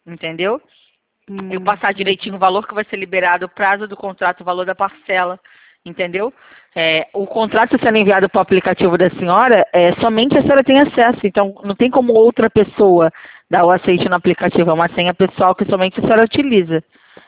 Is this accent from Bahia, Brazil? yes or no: no; Rio de Janeiro, Brazil; Eu sou do Rio de Janeiro.